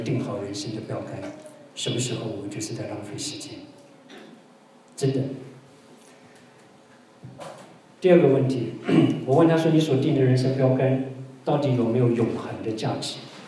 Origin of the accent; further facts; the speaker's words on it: Taiwan; 因为我们从小在台湾长大，我不晓得中国是怎么样。